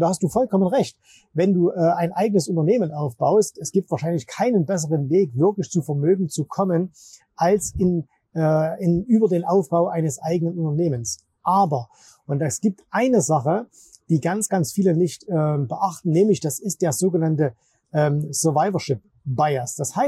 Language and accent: German; Zwickau, Saxony, Germany; born or raised there